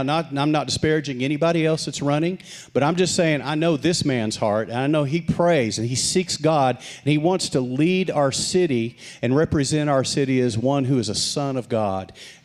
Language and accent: English; Texas, United States; I grew up in West Texas. That's a breeze in West Texas.